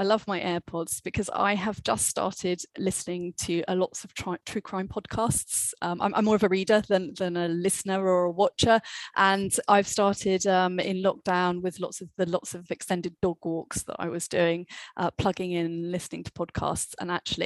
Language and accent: English; Shoreham-by-Sea, South East England, United Kingdom; but also I grew up in Shoreham-by-Sea, which has a little airport